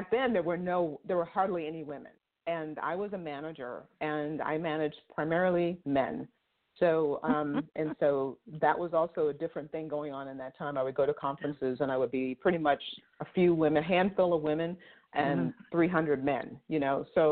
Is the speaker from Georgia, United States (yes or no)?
no; New York City, New York, United States; So I grew up in Harlem in New York in the 60s